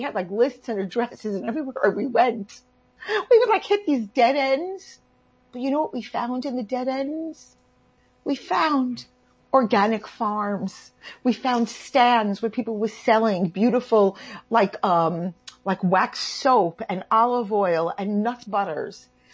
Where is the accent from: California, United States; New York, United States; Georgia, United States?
New York, United States; You know, I'm from New York. At a certain point, it's not cute.